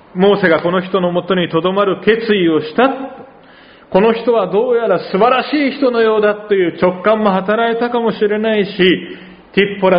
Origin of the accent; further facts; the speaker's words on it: Oita, Japan; also born or lived in Higashimurayama; 心の奥底で本当は育ったのは大分で